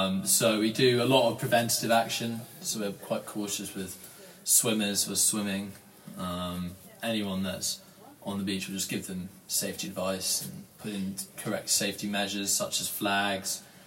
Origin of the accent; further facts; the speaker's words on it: Midlands, United Kingdom; So I'm from the Midlands initially.